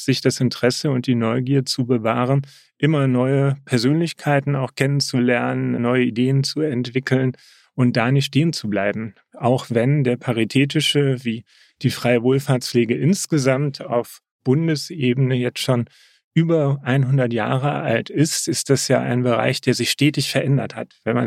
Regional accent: Hesse, Germany; born there; Gebürtig komme ich aus Nordhessen.

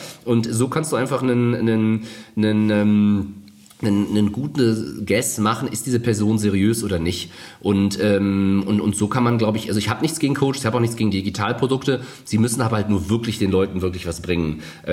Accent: Niestetal, Hesse, Germany; also born or lived in Cologne; Dann sind wir in die Nähe von Kassel gezogen, Niestetal, Heiligenrode. Ist schon dörflich, also auch so ein Vorort, aber eher so dörflich gewesen.

